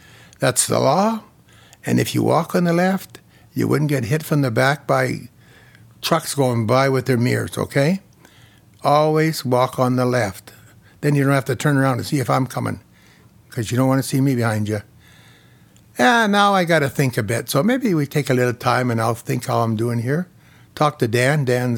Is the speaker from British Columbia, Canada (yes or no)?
yes; Canoe, British Columbia, Canada; also born or lived in Regina; I moved here from Regina in 1949 with my mom and my sister. We moved to Canoe. At that time, it was still called Canoe, where now it's Northeast Salmon Arm. And I went to school in Canoe